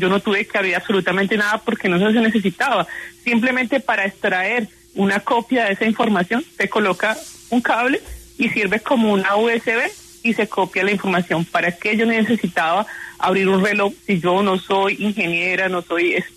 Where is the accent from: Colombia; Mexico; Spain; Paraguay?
Colombia; moved away; varias cosas que yo no pude traerme conmigo en el momento que yo salí de Colombia